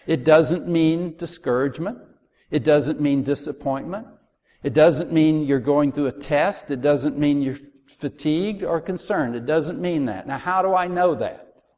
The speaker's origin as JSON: {"language": "English", "country": "United States", "said": "I have to admit, I'm an optimist. I'm an American."}